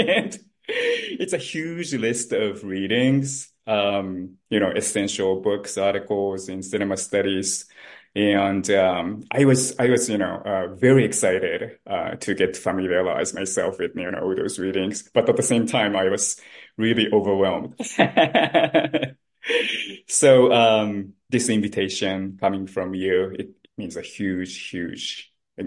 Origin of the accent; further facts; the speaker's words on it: Japan; moved away as an adult; now in United States; I am originally from Japan. So I was born and raised in Japan before I moved to the United States in 1995.